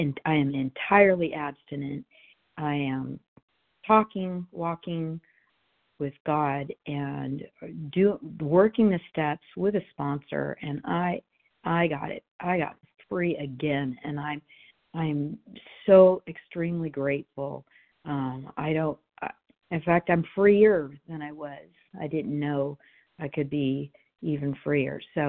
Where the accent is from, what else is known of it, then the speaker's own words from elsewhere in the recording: California, United States; I'm from California.